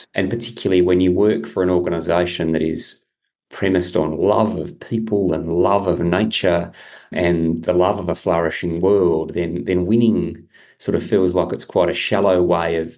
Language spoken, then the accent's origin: English; Western Australia, Australia; I grew up on Brookdon Highway in Western Australia